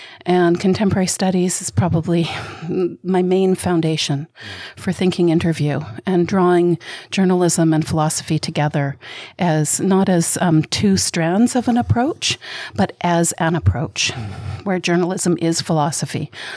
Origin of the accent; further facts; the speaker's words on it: Salt Spring Island, British Columbia, Canada; I grew up on Salt Spring Island, on the territories of the San Coatlin speaking people. And I grew up in the 80s and 90s